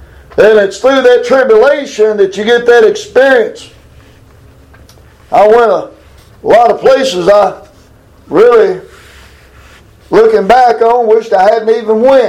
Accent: Glasgow, Scotland, United Kingdom; I'm from Glasgow. And the streets of Glasgow are pretty peaceable.

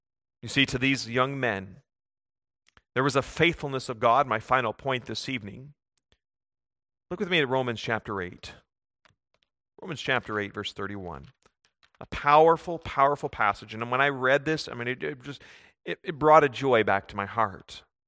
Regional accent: United States; And I'm originally from the States, and as I see things down there as well, and sorrows my heart.

